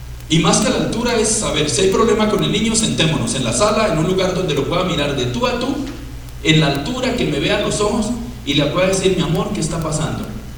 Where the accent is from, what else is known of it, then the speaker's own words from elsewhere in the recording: Colombia; now in Mexico; yo soy colombiano y no tengo familia en México.